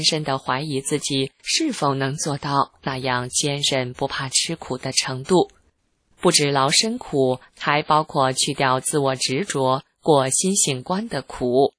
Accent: Taiwan; born there; 感谢上天让我今生生为中国人，在自由的台湾出生。

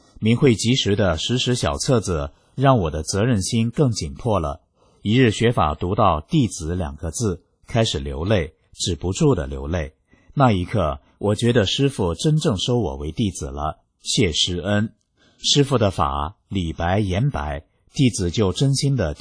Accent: China; 我们中国人是炎黄子孙，一直相信神的存在，是信神的。

